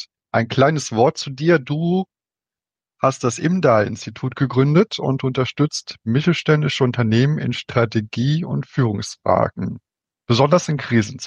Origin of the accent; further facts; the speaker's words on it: North Rhine-Westphalia, Germany; komme ich selbst ja aus Ostwestfalen. Das also der Osten, Nordosten Nordrhein-Westfalens ist das. Und es ist auch eine ähnlich situierte Gegend, also mit vielen herstellenden, produzierenden Betrieben.